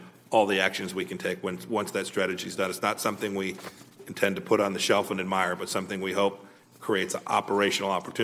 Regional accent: Kansas, United States; I saw this in my home state of Kansas

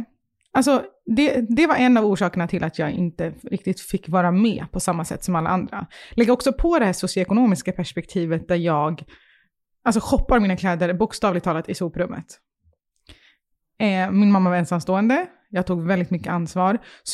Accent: Stockholm, Stockholm County, Sweden; born or raised there

